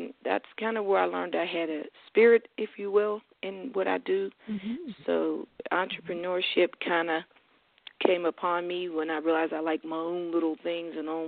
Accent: United States; We grew up in the Garfield Heights housing project

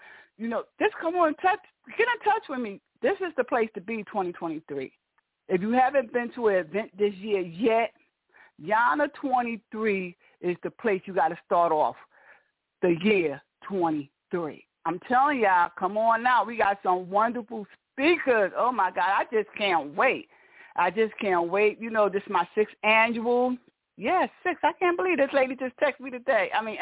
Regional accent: Newark, New Jersey, United States; born and raised in Newark, New Jersey.

